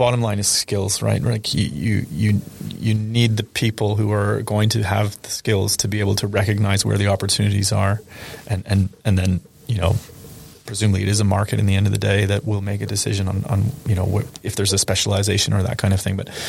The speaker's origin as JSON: {"language": "English", "country": "Canada", "said": "Again, I said I'm originally from Canada, very similar economy"}